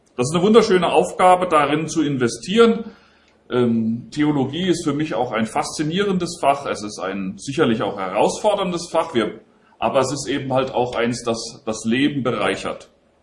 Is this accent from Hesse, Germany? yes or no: yes; Hesse, Germany; also born or lived in Japan; Ich bin aus dem Hessenland, aus der Nähe von Marburg. Dort bin ich aufgewachsen, bin ich in die Schule gegangen, habe ich auch studiert. Dann später waren meine Frau und meine Kinder in Japan. Wir waren dort einige Jahre tätig. Und danach sind wir nach Gießen gekommen.